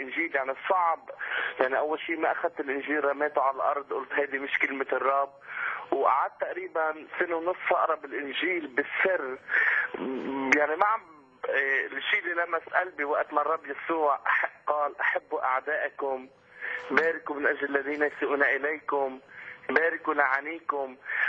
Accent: Lebanon; born there; انا اصلي فلسطيني، خلقت باحد المخيمات بلبنان

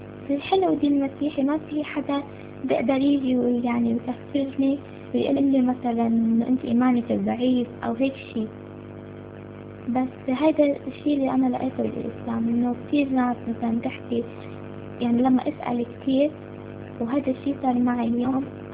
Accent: Palestine; وإحنا طبعا أنا فلسطينية، فإحنا عنا يعني خوف، عنا عقدة اسمها يهود، يعني وكوني يعني ببلد أوروبي،

